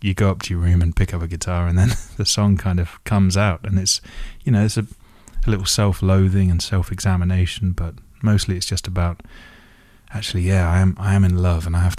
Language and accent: English; South West England, United Kingdom; also born or lived in Essex; I grew up in South Devon by the sea. So right on the south coast of England. So I always had this kind of big horizon outside the window. I always felt like, though I lived in a small town